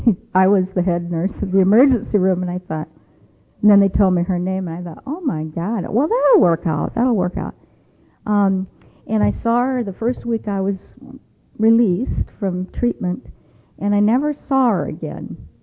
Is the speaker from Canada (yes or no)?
no; Colorado, United States; I'm an alcoholic. Hi. It's nice to be here. I'm from Colorado.